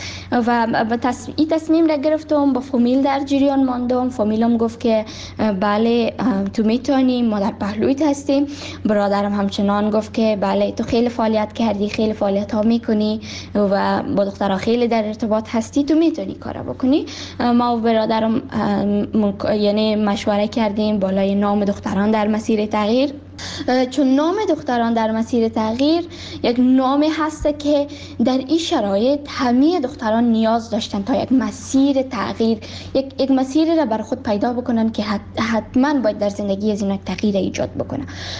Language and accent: Persian; Kabul, Afghanistan; also born or lived in Baghlan; من در سال 2005 در ولایت بغلان بدون دنیا آمدم و درس های ابتدایی خود را همچنان در کابل خواندم